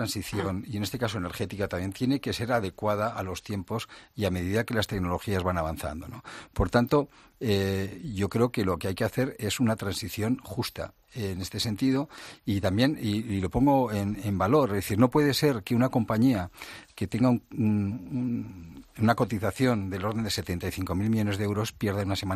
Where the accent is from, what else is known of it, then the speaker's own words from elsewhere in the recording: Basque Country, Spain; Mi tierra, el País Vasco, el 24,5%.